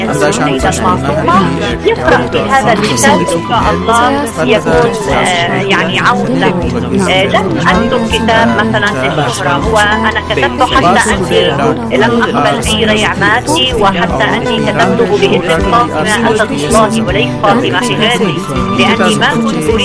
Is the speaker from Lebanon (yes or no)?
yes; Lebanon; طبعا أنا كلبنانية، عندما كنا نأتي إلى إيران لزيارة الإمام الرضا سلام الله عليه